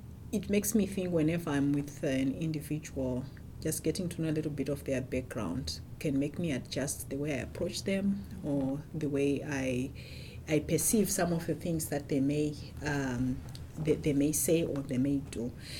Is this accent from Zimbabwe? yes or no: yes; Zimbabwe; now in Namibia; I'm originally from Zimbabwe. When I finished my basic medical training, I was working in Zimbabwe for 6 years?